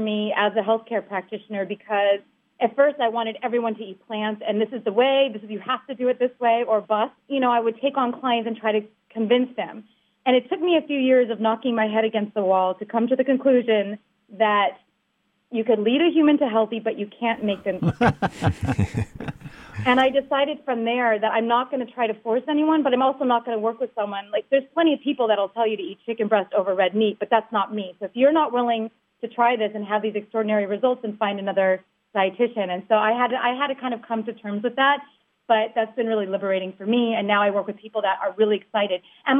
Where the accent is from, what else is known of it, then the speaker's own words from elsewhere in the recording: Los Angeles, California, United States; I grew up in Los Angeles, so I know this is kind of cliche, but I was doing the whole acting and dancing thing.